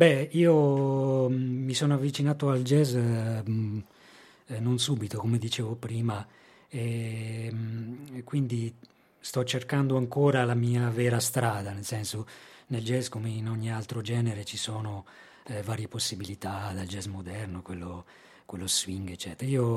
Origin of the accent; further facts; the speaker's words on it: Ascoli Piceno, Marche, Italy; also born or lived in Padua; now in Japan; vivo in Giappone ormai da 15 anni, e non sono nato ad Ascoli in realtà, sono nato a Padova, sono mezzo padovano, mezzo ascolano e adesso mezzo giapponese quasi.